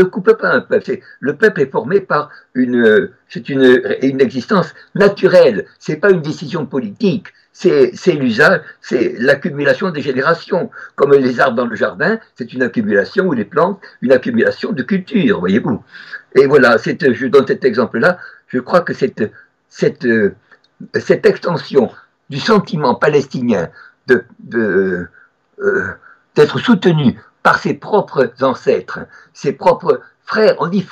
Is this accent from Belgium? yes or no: no; France; je ne suis pas Ashkénaze, vous savez, je suis français.